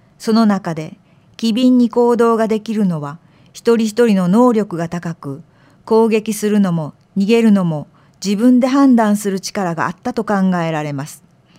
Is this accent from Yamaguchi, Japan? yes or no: yes; Yamaguchi, Japan; now in Koka, Japan; 昨年の4月に地元山口県から高架市にやってきました。